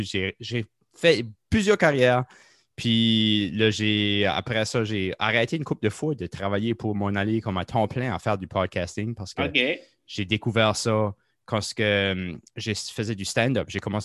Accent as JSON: {"language": "French", "town": "Saint-Antoine", "region": "New Brunswick", "country": "Canada", "tie": "born or raised there", "said": "J'ai grandi à Saint-Antoine, qui est un petit village nord de Moncton, de peut-être 25 minutes de Moncton."}